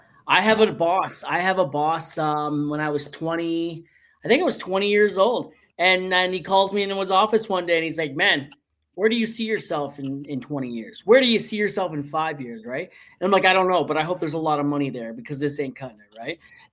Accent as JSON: {"language": "English", "region": "Ontario", "country": "Canada", "said": "I'm from Ontario originally, right?"}